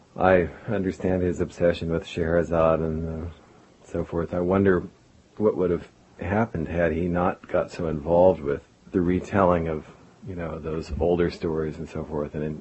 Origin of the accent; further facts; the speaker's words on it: Colorado, United States; And growing up in Colorado, we had a set of Dickens on the family mantle, but no one really touched it.